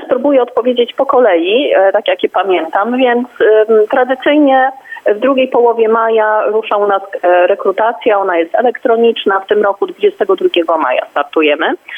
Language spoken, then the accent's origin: Polish; Kwidzyn, Pomeranian Voivodeship, Poland; Ja chodziłam do pierwszego liceum ogólnokształcącego w Kwidzynie. Pochodzę z Kwidzyna.